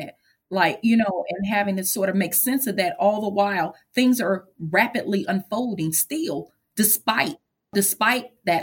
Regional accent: St. Louis, Missouri, United States; It wasn't invisible to us that are, you know, that live, born and raised in St. Louis

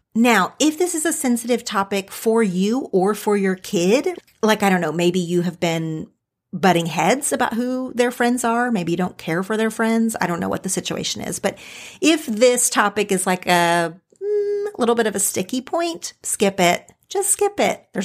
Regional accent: Oklahoma, United States; now in California, United States; Like some of my childhood friends from growing up in Oklahoma that I'm still very close

